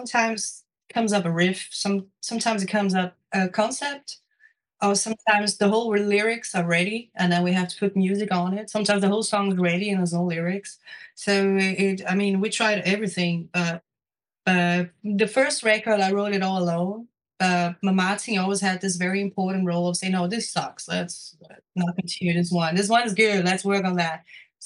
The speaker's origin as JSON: {"language": "English", "region": "Rio de Janeiro", "country": "Brazil", "lives_now": "Denmark", "said": "I come from Rio and I live in Denmark."}